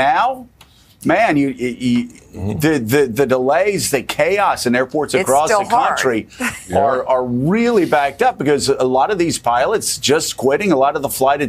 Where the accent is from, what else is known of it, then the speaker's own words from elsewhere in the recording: Pensacola, Florida, United States; maybe it's because I grew up in a Navy town. I grew up in Pensacola, which was sort of the Annapolis of the air.